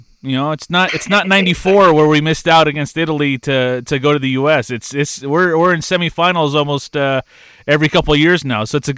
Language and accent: English; Azores, Portugal; first language Portuguese; English is a second language; Azores, from the island, from the Ilha da Terceira, and I grew up speaking Portuguese. Portuguese was my first language.